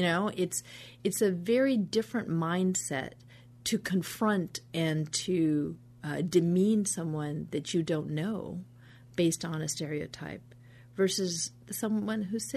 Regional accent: Alaska, United States; They knew that I grew up in Alaska.

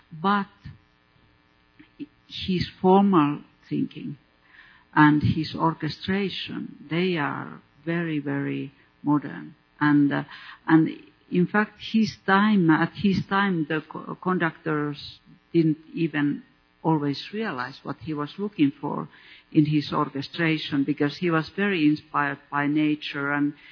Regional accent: Finland; English is a second language; When you grow up in Finland, you don't even realize that Sibelius is not Finland, because the music is everywhere.

